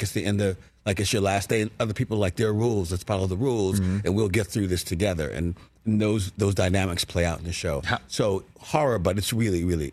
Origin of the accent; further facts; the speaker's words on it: Brooklyn, New York, United States; I was like, you know, I'm from Brooklyn.